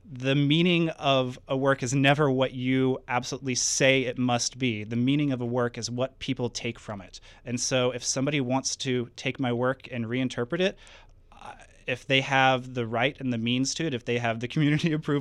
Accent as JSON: {"language": "English", "region": "the South", "country": "United States", "said": "I'm from all over the South."}